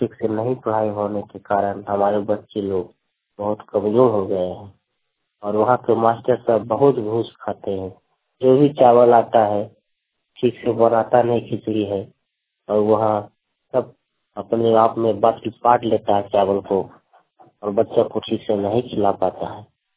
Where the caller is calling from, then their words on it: Lakhisarai, Bihar, India; ग्राम सिरचिंडी ओशिवासा, थाना हॉल से जल लखीसराय से बोल रहा हूँ।